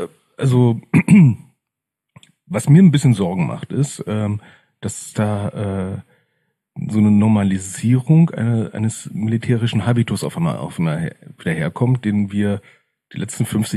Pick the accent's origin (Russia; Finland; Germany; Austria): Germany; Berlin; Und selber, ne, als Berliner Kinder